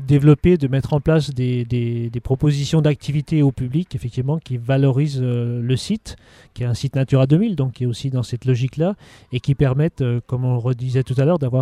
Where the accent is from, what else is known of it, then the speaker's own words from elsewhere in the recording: Auvergne-Rhône-Alpes, France; now in Lus-la-Croix-Haute, France; Je suis pas originaire du Diwa, moi je suis originaire de Haute-Savoie, donc de la montagne, mais je suis depuis longtemps habitant et résident sur Luce, la Croix-Haute, donc j'habite là-haut.